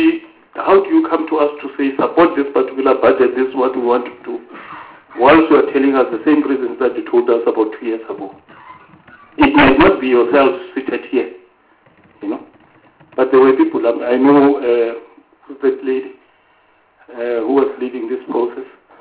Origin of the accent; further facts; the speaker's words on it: Gauteng, South Africa; I'm from Gauteng